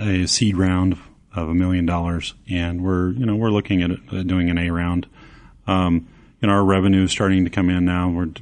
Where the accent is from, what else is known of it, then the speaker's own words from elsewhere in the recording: Oklahoma, United States; I mean, we're from Oklahoma after all, so we're kind of down to earth.